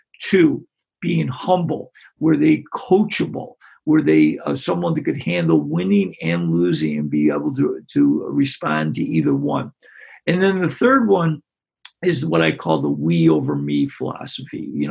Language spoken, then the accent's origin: English; Greece, New York, United States; I enjoyed growing up in Greece and got an opportunity to coach and teach for the majority of my career.